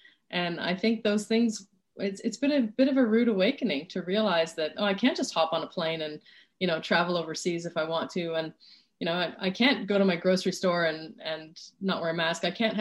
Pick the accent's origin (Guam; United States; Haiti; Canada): Canada; So being Canadian, I'm, you know, sort of naturally modest